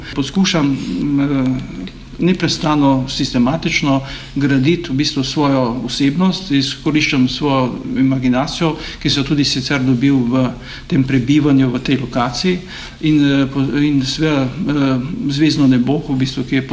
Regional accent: Postojna, Littoral–Inner Carniola, Slovenia; now in Ljubljana, Slovenia; V Postojni sem se sicer rodil, ampak drugače sem živel v Orehku pri Postojni. Normalno smo pa neprestano obiskovali Postojno in jaz sem pravzaprav v tej regiji doma. Še vedno je to moj domači kraj oziroma domače območje, tako da v bistvu se ne počutim Ljubljančana, čeprav tam živim že izjemno veliko število let.

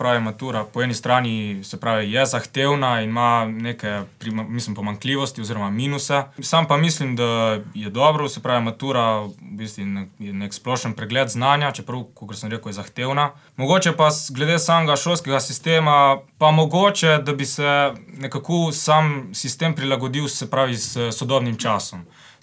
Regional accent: Planina pri Rakeku, Littoral–Inner Carniola, Slovenia; Prihajam iz Planine pri Rakeku. Se pravi, isto star 17 let, zdaj čez en teden 18, no.

